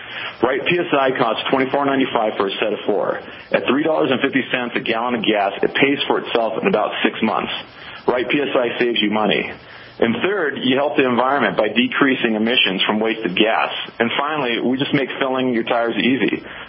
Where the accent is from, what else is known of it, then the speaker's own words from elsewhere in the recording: Montana, United States; born there; also born or lived in Washington / Oregon; I was born in Montana, went to school in Washington and Oregon, and worked in the Northwest and California for a while. I'm happy to be back in Montana.